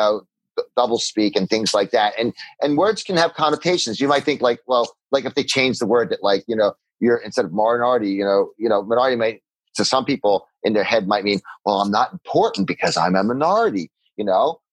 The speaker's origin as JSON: {"language": "English", "country": "United States", "lives_now": "Sapporo, Japan"}